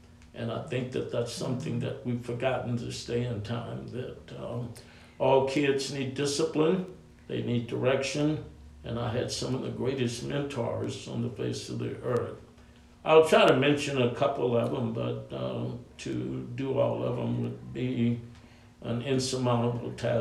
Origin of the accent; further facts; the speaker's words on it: Swartout, Texas, United States; I grew up in the Trinity River Bottom, a place they call Swartout, and that's really close to the dam site there.